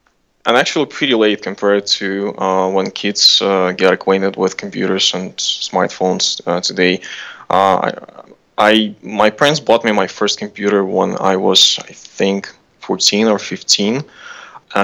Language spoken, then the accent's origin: English; Ukraine; being an engineer in a post-Soviet country, I come from Ukraine